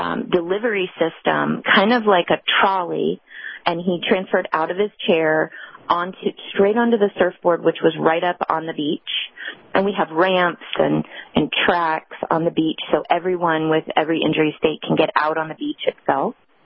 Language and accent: English; Arizona, United States; I'm from Arizona. There's no surfing except maybe, you know, on sand in Arizona.